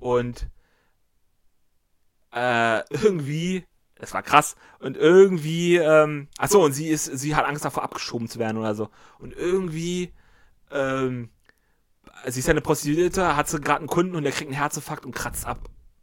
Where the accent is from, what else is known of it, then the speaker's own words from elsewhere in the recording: Berlin, Germany; als Berliner konnte ich mich da identifizieren